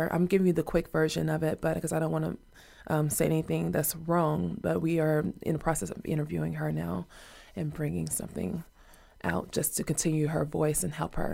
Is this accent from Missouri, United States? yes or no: yes; St. Louis, Missouri, United States; I'm from St. Louis, Missouri and East St. Louis, Illinois.